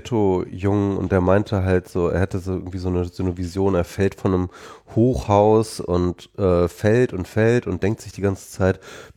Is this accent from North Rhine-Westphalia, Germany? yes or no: no; Lower Saxony, Germany; Ich weiß nicht, bei uns in Niedersachsen haben wir immer gesagt, der große